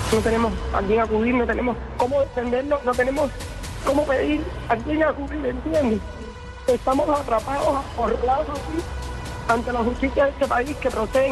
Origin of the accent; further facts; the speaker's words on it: San Jose de las Lajas, Mayabeque, Cuba; de San José de las Lajas.